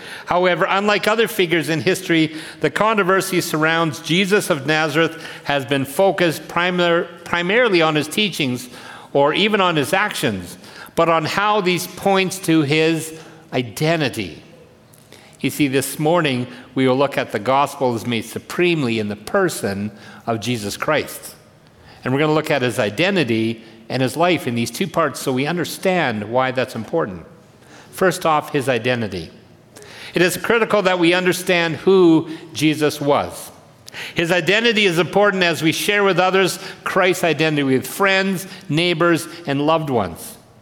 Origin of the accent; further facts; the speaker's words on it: Regina, Saskatchewan, Canada; I remember when I grew up in Regina